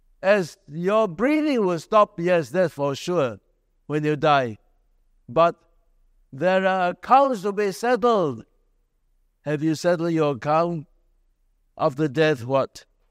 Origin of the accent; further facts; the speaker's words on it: Malaysia; also born or lived in Australia; now in Singapore; I came from Malaysia and I became PR Singapore. I even went to Australia, became PR Australia.